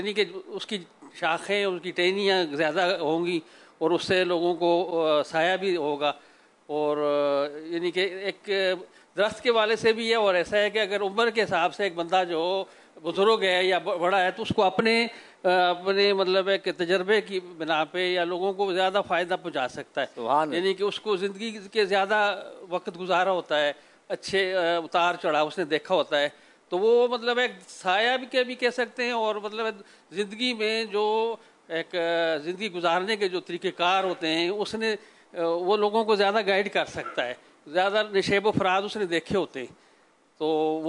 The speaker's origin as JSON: {"language": "Urdu", "town": "Mansehra", "region": "Khyber Pakhtunkhwa", "country": "Pakistan", "moved": "as an adult", "lives_now": "Karachi, Pakistan", "said": "میرا تعلق بیسیکلی تو مانسرا سے ہے, 45 سال ہو گئے کراچی میں, یہاں پہ سٹیل ٹاؤن گلشن ادید کے علاقے میں رہ رہے"}